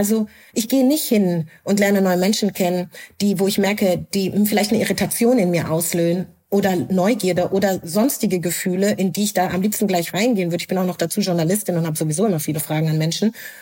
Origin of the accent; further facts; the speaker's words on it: Germany; weil ich das ja andauernd und sehr oft seit meiner Kindheit schon gefragt wurde und als Antwort immer Deutschland sagen kann, was mir da nicht geglaubt wird.